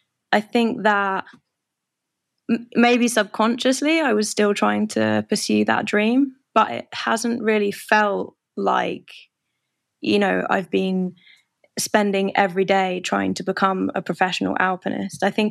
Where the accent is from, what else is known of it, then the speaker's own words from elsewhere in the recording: England, United Kingdom; I grew up in England and how did I kind of connect with the mountains?